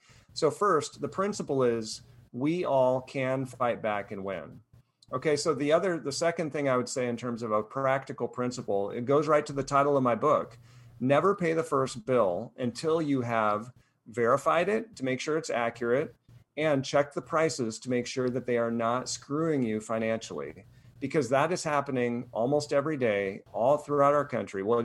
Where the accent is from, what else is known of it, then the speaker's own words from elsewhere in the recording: Golden, Colorado, United States; I grew up in Golden, Colorado, and the dinner theater was in across Denver, right?